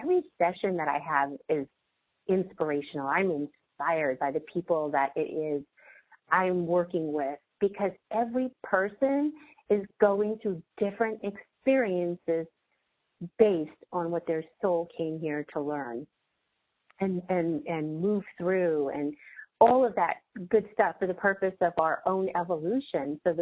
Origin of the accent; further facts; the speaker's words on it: Los Angeles, California, United States; even though I'm from Los Angeles, like, people might say, well, yeah, but how is it a new reality, because you're just coming back to where you're from? Well, I am, but I'm coming back. You know, I left California as one version of me